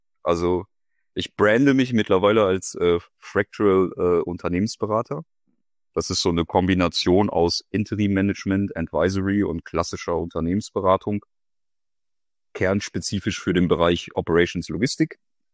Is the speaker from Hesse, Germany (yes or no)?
no; North Rhine-Westphalia, Germany; also born or lived in Ostwestfalen; ursprünglich aufgewachsen bin ich im Münsterland, im Kreis Steinfurt. Vielleicht sagt das dem einen oder anderen, was ist eher eine kleinere, ländlichere Umgebung. Genau, und irgendwann sind wir dann nach Ostwestfalen umgezogen. Also ich bin so ein klassischer NRW-Mensch.